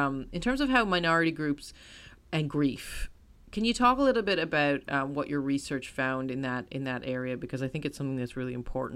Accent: United States; and I as an American, obviously, this is leaning a little American, guys.

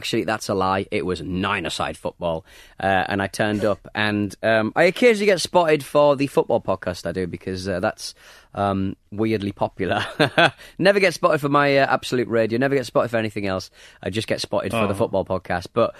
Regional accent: Hartlepool, North East England, United Kingdom; I'm not a Geordie. I'm actually from Hartlepool. I'm actually a monkey hanger

